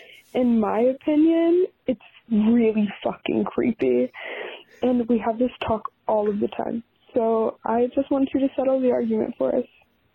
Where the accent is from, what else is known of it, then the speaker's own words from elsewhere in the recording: St. Augustine, Florida, United States; I'm from St. Augustine, Florida.